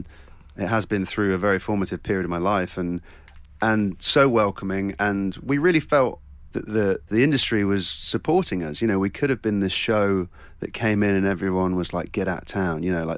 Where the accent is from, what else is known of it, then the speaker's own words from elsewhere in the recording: South West England, United Kingdom; I'm like, you're British? Where are you from? Like, Cornwall.